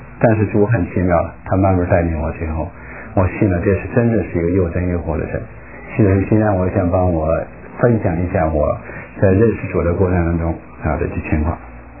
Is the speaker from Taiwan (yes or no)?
no; China; now in United States; 我也是从大陆来的，所以这样的话，我想我们可能有很多方面是共同的，大陆的无神论教育背景一切。